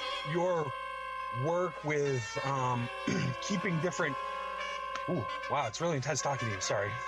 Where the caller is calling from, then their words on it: Hardwick, Vermont, United States; I'm calling from Hardwick, Vermont.